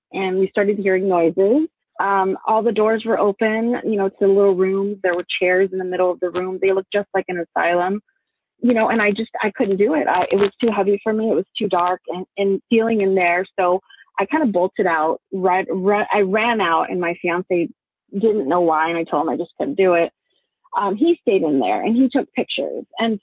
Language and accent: English; Texas, United States; Hi. I am from Texas.